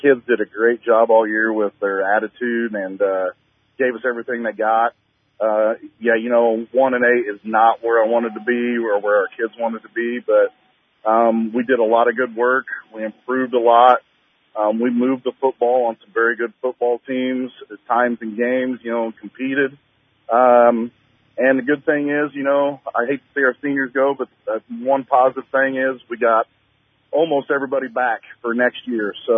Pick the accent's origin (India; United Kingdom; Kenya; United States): United States; Hillsboro; I came back to Hillsboro, my hometown, because I love our town and our high school.